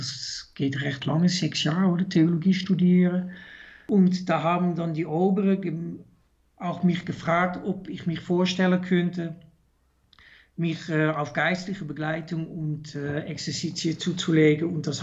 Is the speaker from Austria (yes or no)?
no; Amsterdam, North Holland, Netherlands; German is a second language; moved away as an adult; also born or lived in Zurich; now in Einsiedeln, Switzerland; Sie haben wahrscheinlich gehört an meinem Akzent, ich bin gebürtiger Holländer. Ich komme aus Amsterdam. Ich habe Informatik studiert und ich bin in 2000 bin ich in die Schweiz gekommen.